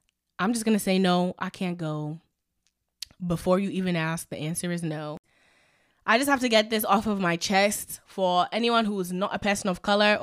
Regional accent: Ghana; My experience as a Ghanaian is not the same as someone's experience as a Nigerian or a Jamaican or a Haitian.

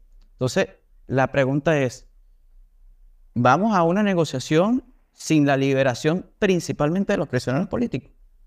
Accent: Venezuela; en un momento yo como venezolano, como ciudadano, dije

